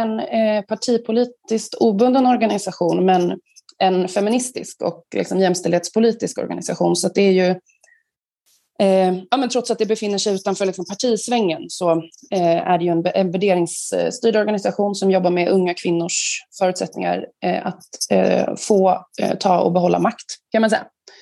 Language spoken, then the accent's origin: Swedish; Örebro, Örebro County, Sweden; now in Stockholm, Sweden; Jag är en örebroare i exil i Stockholm sedan typ 12 år.